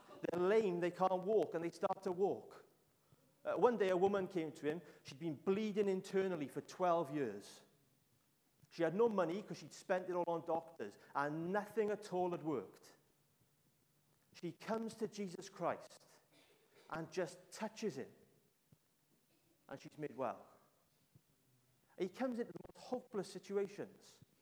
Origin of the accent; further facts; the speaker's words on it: Ebbw Vale, Wales, United Kingdom; because I'm from Ebbw Vale.